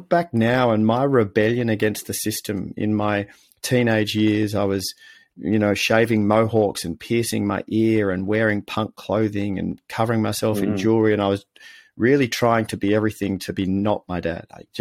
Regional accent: Melbourne, Victoria, Australia; also born or lived in Netherlands / England; I was born in Holland, 1 year in England, and then we moved out to a new suburb in the city of Melbourne in Australia.

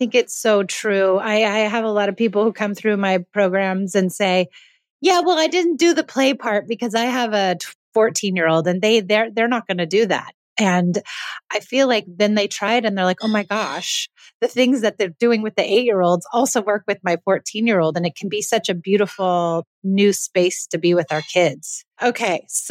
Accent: Los Angeles, California, United States; And we're both from Los Angeles, so it's nice to get away.

